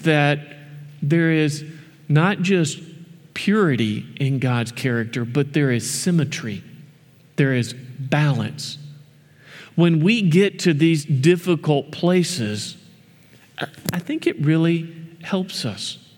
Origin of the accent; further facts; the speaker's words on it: the South, United States; I'm from the South. I like Southern nice. I like my sweet tea.